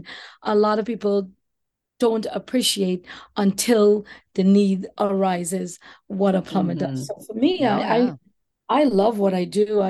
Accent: Trinidad & Tobago; growing up in Trinidad and Tobago, being the girl in the plumbing

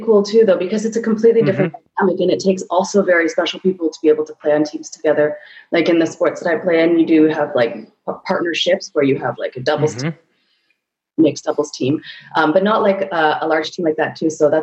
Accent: Calgary, Alberta, Canada; So I grew up in Calgary.

